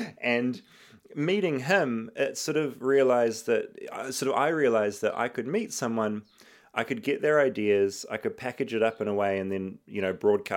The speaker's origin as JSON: {"language": "English", "country": "New Zealand", "said": "And being a New Zealander where we're all very like worried about talking ourselves up"}